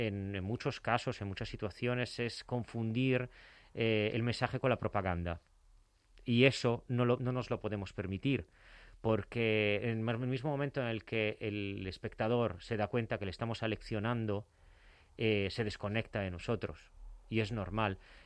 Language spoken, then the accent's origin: Spanish; Bari, Apulia, Italy; Spanish is a second language; Yo creo que la parte buena de productor la tengo porque vengo del sur de Italia, que es un sitio donde...